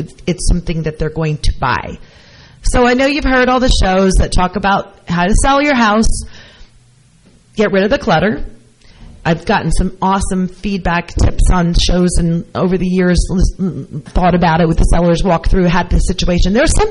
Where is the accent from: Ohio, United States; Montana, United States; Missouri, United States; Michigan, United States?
Michigan, United States; born there; also born or lived in Florida / Georgia / Louisiana / New Jersey; now in Hunterdon County, United States; I've lived here my whole life, pretty much. I was born in Michigan, then I moved to Florida, Georgia, Louisiana, New Jersey, Pennsylvania, Baltimore, back Pennsylvania, back to New Jersey